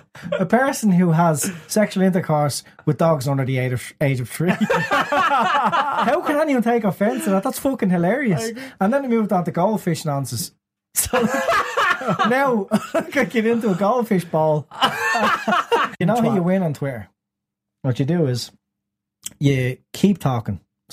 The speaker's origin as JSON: {"language": "English", "country": "Ireland", "said": "I mean, as Irish people, that's what we know as bread."}